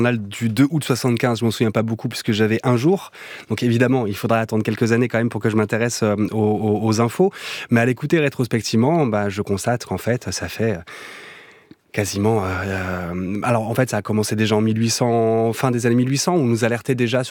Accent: Toulouse, Occitanie, France; born there; Alors on est tous nés à Toulouse, mais en fait on a quitté Toulouse. Je vais dire que j'ai un endroit de cœur, c'est l'Aveyron.

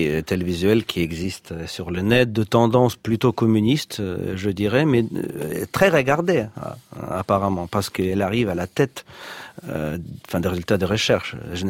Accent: Saint Petersburg, Russia; French is a second language; dans ma ville natale, qui est retrouvé son nom d'origine, Saint-Pétersbourg

